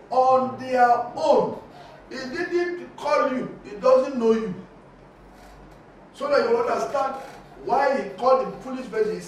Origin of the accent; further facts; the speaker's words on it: Akwanga, Nasarawa, Nigeria; ERCC Church in Akwanga. That's my hometown.